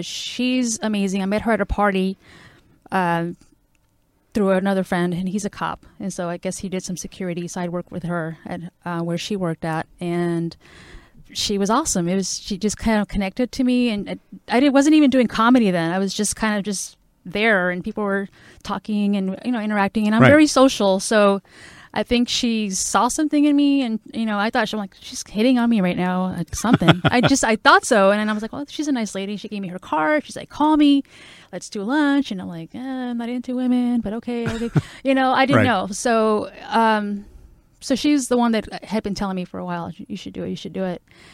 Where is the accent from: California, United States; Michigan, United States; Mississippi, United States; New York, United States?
California, United States; Watts; now in Valencia, United States; I grew up in Watts, and my parents still live in Watts. So I went to school there, obviously.